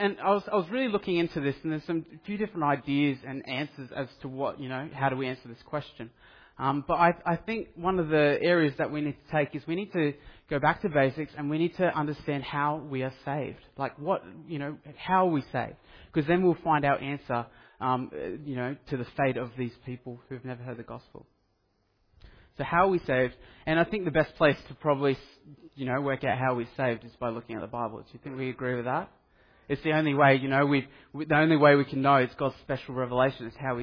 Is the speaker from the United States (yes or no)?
no; Papua New Guinea; I grew up overseas in Papua New Guinea. My parents were missionaries over there.